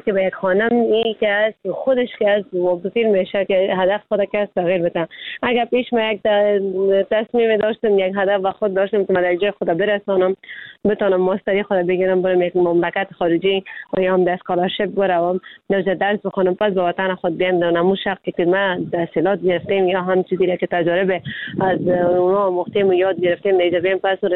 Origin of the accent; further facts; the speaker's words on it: Afghanistan; چون ما خود ما افغان هستیم میفهمیم همه چیزا